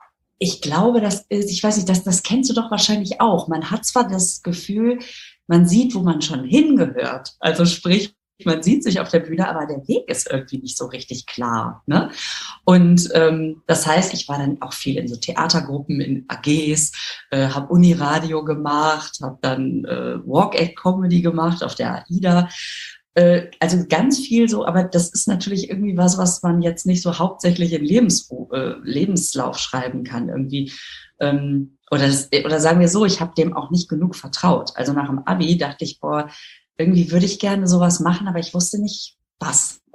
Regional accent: Düsseldorf, North Rhine-Westphalia, Germany; moved away as an adult; now in Münster, Germany; Ich bin in Düsseldorf aufgewachsen, bin mit 21 nach meiner Ausbildung.

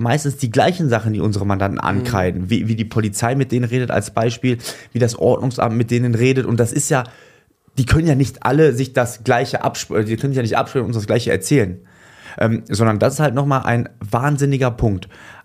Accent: Duisburg, North Rhine-Westphalia, Germany; Und ich selber, man kann sagen, ich komme aus Duisburg-Marxloh.

